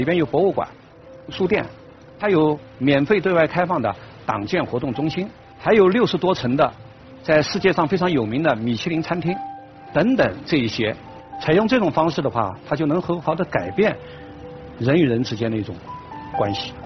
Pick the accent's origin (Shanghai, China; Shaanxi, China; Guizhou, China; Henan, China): Shanghai, China; 我呢也是出生在上海，在我小的时候，实际上也是活动在弄堂当中。